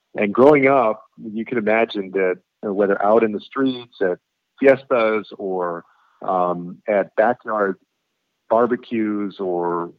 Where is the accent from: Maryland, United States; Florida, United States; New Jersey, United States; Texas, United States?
Texas, United States; San Antonio; So I grew up in San Antonio, Texas, which is today about 60% Mexican-American.